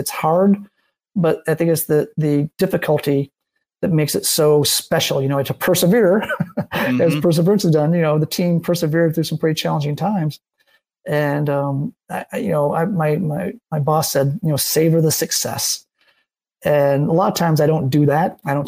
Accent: South Haven, Michigan, United States; And actually, even my hometown in South Haven, now I go home to my folks' house and the Milky Way galaxy is not what it was when I was a kid.

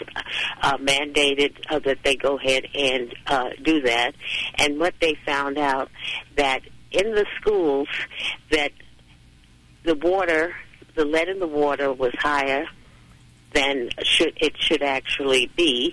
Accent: Bronx, New York, United States; as you know, I'm originally from the Bronx, but went to school here in the United States, but also went to London University where I did public health.

